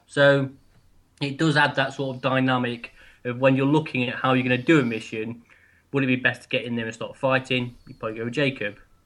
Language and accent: English; England, United Kingdom; we're all from England here.